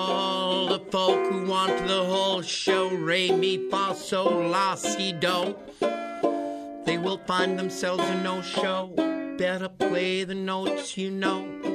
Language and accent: English; Brooklyn, New York, United States; also born or lived in Reading / Staten Island; now in Yellow Springs, United States; I come to Yellow Springs from Brooklyn by way of Reading and Staten Island.